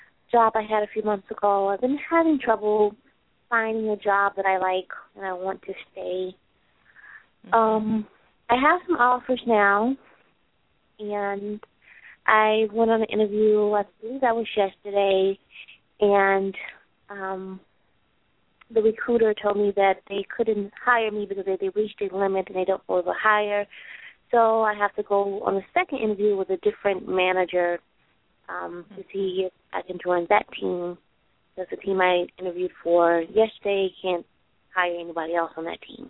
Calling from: Chicago, Illinois, United States

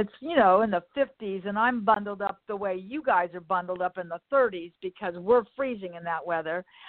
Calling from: Los Angeles, California, United States; I'm calling from Los Angeles. We had some winds here

